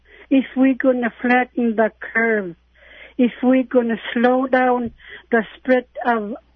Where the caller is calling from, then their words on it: Bethel, United States; I'm calling from Bethel.